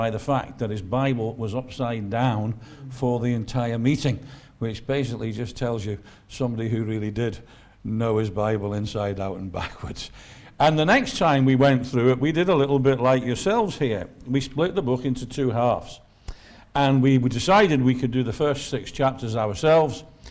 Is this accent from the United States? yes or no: no; Liverpool, North West England, United Kingdom; I was brought up in Highton, in Liverpool.